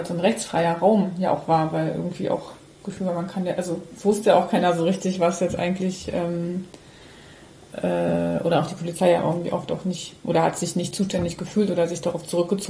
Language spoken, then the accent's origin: German; Cottbus, Brandenburg, Germany; Also ich bin ja in Cottbus groß geworden